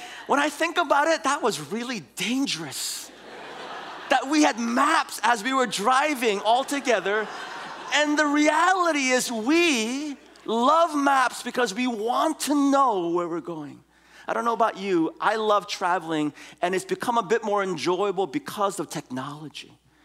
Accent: San Francisco, California, United States; moved away; We grew up in San Francisco. But I left many years ago.

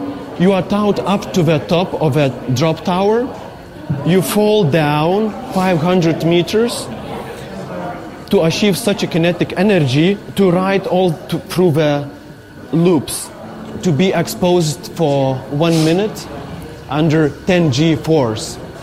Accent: Lithuania; from Lithuania, and this piece is called

